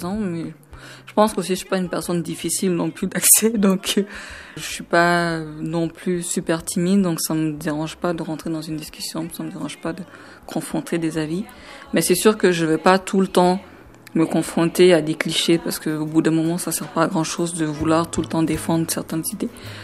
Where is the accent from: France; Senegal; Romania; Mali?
Mali; now in Canada; je viens du Mali, je suis au Canada depuis mai 2009, donc ça en fait juste un an et quelques mois.